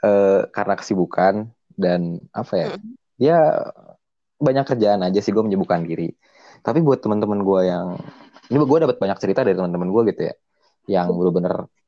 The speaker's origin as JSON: {"language": "Indonesian", "town": "South Tangerang", "region": "Banten", "country": "Indonesia", "lives_now": "Purwokerto, Indonesia", "said": "gue orang apa Jabodetabek lah, Tangsel, gue anak Tangsel"}